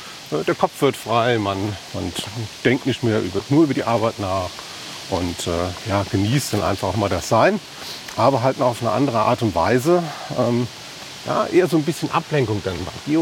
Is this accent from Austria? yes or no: no; Straßenhaus, Rhineland-Palatinate, Germany; also born or lived in Neuwied; Also geboren bin ich eigentlich schon in Neuwied und bin aufgewachsen auf den rheinischen Höhen des Westerwaldes in Straßenhaus.